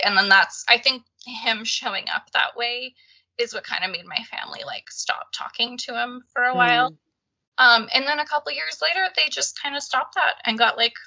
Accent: Minnesota, United States; I grew up in Minnesota and they were just right across the border in Wisconsin.

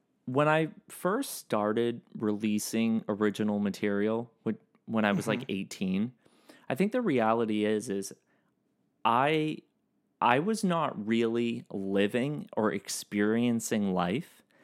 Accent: Boston, Massachusetts, United States; just growing up in Boston and growing up in like an Irish Catholic kind of dynamic

